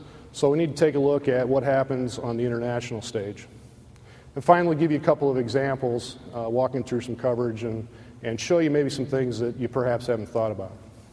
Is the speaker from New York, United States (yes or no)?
no; Peoria, Illinois, United States; now in Canton, United States; As you know, I'm from the Peoria area. I've moved to Canton, Illinois, which is about 30 miles southwest of Peoria.